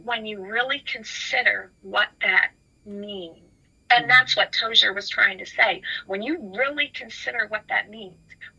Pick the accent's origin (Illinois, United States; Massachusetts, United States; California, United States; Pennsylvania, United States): Pennsylvania, United States; This is not where either my husband or I are from originally. My husband grew up in Wisconsin, and I grew up in Pennsylvania.